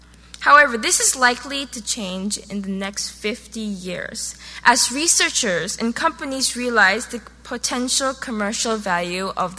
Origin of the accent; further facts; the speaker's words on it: Seoul, South Korea; and I'm from Seoul, South Korea. It took 14 hours to get here.